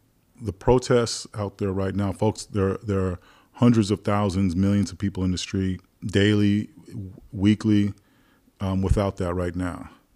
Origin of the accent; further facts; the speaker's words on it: Castro Valley, California, United States; also born or lived in South Hayward; It was in the 70s when I was a kid. We moved from South Hayward, which was a mixed neighborhood, but it was a neighborhood that black people could live in, to Castro Valley, where the town my mother was from, actually.